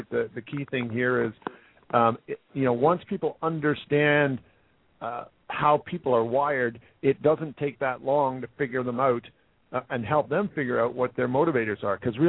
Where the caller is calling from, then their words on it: Scotland, United Kingdom; I'm calling from my office in the Highlands of Scotland.